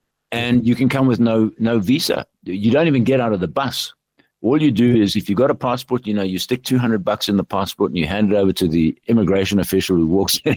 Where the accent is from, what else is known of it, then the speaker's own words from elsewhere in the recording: Zimbabwe; I have pretty good contacts because I grew up in Zim.